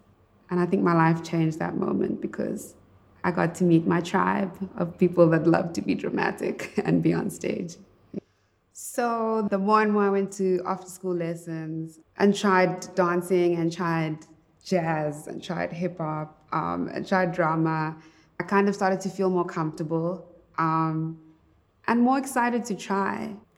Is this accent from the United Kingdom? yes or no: no; Durban, KwaZulu-Natal, South Africa; I am 26 years old. I'm from South Africa, Durban, KZN, and I am a singer-songwriter.